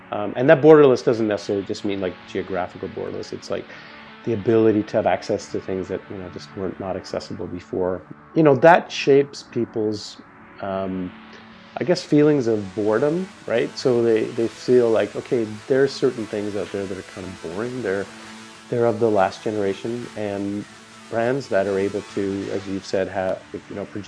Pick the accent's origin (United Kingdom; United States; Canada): Canada; You know, I grew up in Canada.